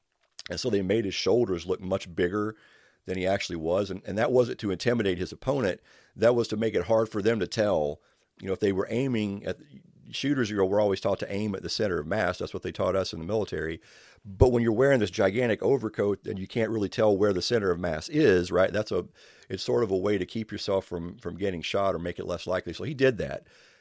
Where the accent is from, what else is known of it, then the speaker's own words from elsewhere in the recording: Kentucky, United States; that was in Kentucky, right here in my home state, in the year 1900.